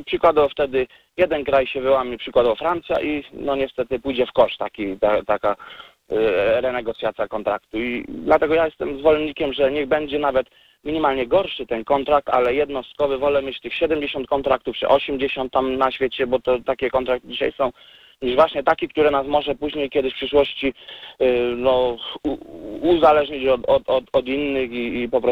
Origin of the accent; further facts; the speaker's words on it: Lesser Poland, Poland; now in United Kingdom; Z Polski jestem, ogólnie z Małopolski, z Orawy, tam z samego południa.